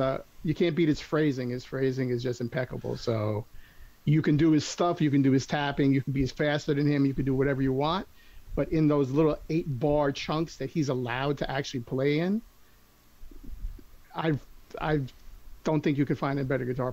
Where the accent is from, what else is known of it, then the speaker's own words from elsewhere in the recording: New York, United States; I'm from New York. Nice. So, yeah, East Coast.